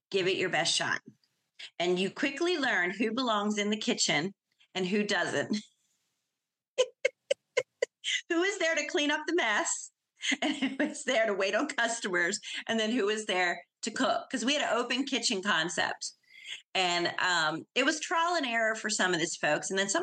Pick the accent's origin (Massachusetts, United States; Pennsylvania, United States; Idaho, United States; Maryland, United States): Maryland, United States; And we're from Maryland, so we use crab meat too.